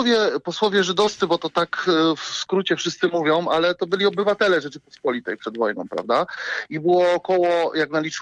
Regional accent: Kraków, Lesser Poland, Poland; Mówię w Krakowie, no sam jestem z Krakowa, więc ten pan jest mi najbliższy po prostu.

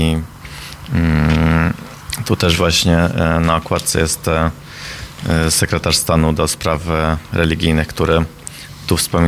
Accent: Budapest, Hungary; also born or lived in Warsaw; Urodzony w Warszawie, ale wychowany w Budapeszcie, wychowałem się w Budapeszcie.

